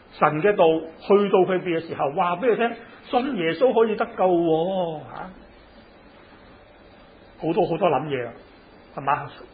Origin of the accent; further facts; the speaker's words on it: Chaozhou, Guangdong, China; 我哋潮州人更加叻啦